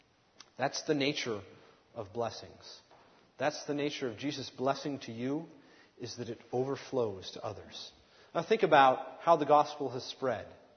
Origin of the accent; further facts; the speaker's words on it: New England, United States; I'm from New England. We have statues all over the place, no problem.